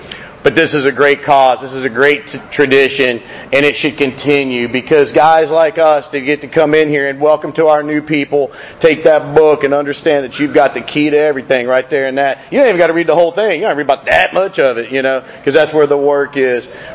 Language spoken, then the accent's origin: English; Atlanta, Georgia, United States; to be in my hometown in beautiful Atlanta, Georgia